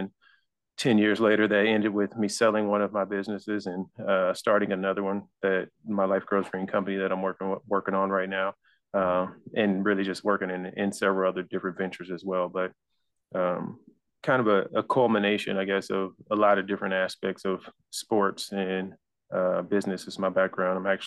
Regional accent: Texas, United States; You know, I'm from Texas, so Southern Texas. Grew up here, about 20 minutes from the Gulf.

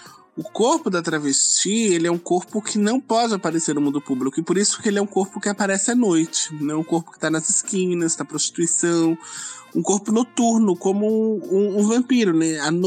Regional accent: São Paulo, Brazil; Porque eu sou paulista e moro no Ceará

